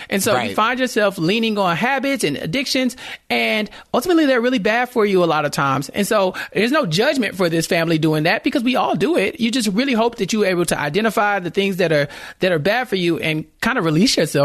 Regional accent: Texas, United States; I'm from Texas. We eat pig feet here.

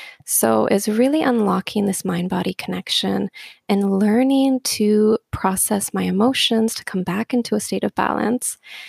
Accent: West Coast, Canada; now in Mexico; I'm from Canada, from the west coast of Canada, living in Mexico now.

